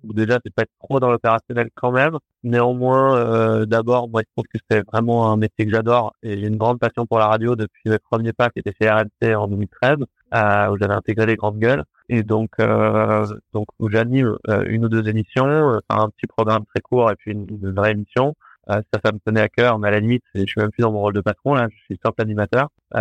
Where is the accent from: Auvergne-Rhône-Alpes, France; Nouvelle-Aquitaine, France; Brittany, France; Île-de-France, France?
Île-de-France, France; Paris; Moi, j'ai fait ma vie, je suis parisien, moi, d'origine. J'ai décidé de vivre ici pour ces raisons-là.